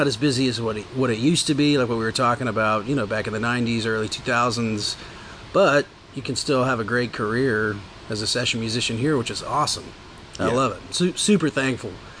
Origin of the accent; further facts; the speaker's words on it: Fort Smith, Arkansas, United States; I'm from Arkansas, from Fort Smith, Arkansas.